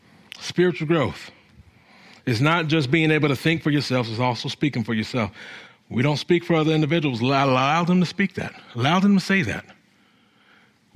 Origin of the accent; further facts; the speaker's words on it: California, United States; you know, I'm from California